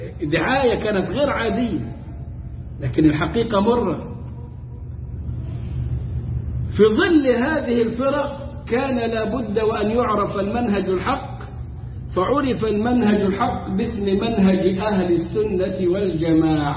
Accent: Egypt; واللي لهم عندنا في مصر في منطقة الدراسة مسجد اسمه مسجد الحاكم بأمر الله

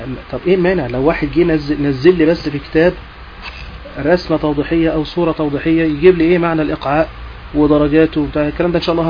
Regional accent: Egypt; حتى أن إحنا عندنا في مصر حكم زي حكم الختان يحارب رسميا

